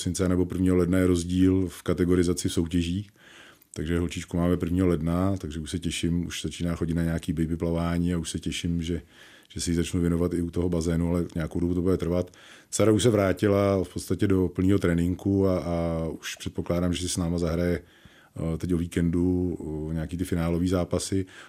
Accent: Strakonice, South Bohemian Region, Czechia; Já pocházím ze Strakonic.

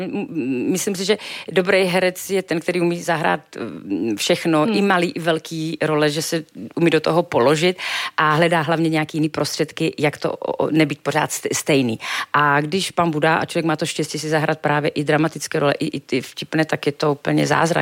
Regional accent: Slovakia; spíš lidi překvapí, že jsem slovenského původu. Jak se i všude píše, jsem herečka slovenského původu.

